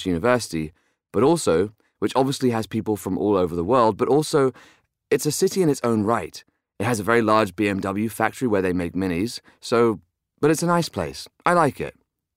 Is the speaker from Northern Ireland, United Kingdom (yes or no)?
no; Oxford, South East England, United Kingdom; I'm from Oxford in the southeast of England. I was born here and I've lived here my whole life.